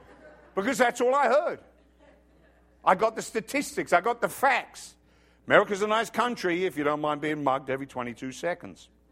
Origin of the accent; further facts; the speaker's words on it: England, United Kingdom; So, I like that joke, but then I'm English.